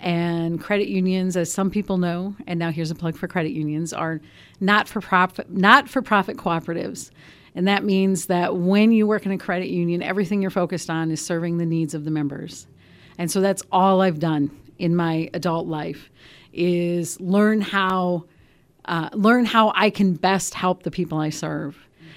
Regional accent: Wisconsin Rapids, Wisconsin, United States; But I was born here in Wisconsin Rapids, grew up here, went to school here, graduated from the UW at Marshfield.

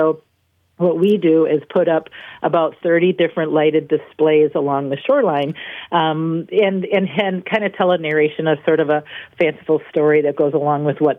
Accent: Lake Geneva, Wisconsin, United States; now in Burlington, United States; I grew up and raised in Lake Geneva, went to school and high school there and everything. I live just a few miles away now in Burlington

